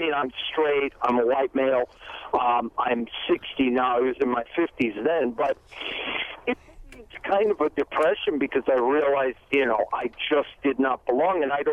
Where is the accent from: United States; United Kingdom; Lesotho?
United States; Chicago, Illinois; I'm from Chicago, and it's a fairly liberal place